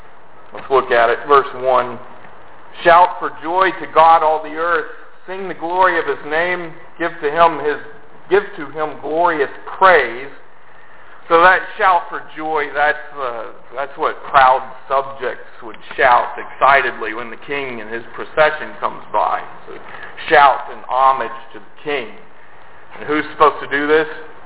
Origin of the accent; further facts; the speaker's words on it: Arkansas, United States; You know, I grew up in Arkansas. Almost all my friends were Southern Baptists, and I told people that I was a Lutheran when I was a kid.